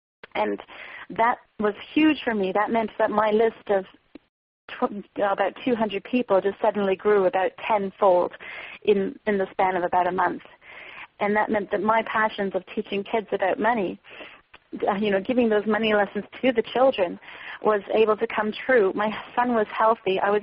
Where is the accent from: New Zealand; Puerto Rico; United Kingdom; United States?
New Zealand; I am back home in New Zealand right now, yes.